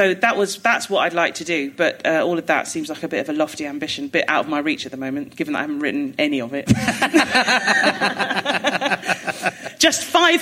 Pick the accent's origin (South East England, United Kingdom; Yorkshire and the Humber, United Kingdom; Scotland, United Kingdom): South East England, United Kingdom; High Wycombe; born there; also born or lived in Amersham; I was born in High Wycombe Hospital.